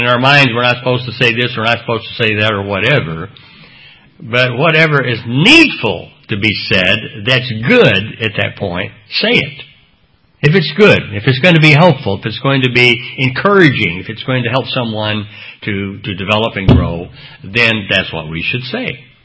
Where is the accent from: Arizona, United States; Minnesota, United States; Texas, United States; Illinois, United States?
Texas, United States; I said, "Well, I'm a Texan, and we just say whatever comes to our mind at the point in any way we want to say it